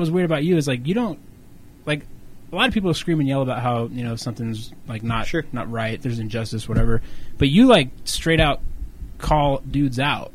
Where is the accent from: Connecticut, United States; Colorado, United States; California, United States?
Colorado, United States; Glenwood Springs; Okay, I'm from Glenwood Springs, okay?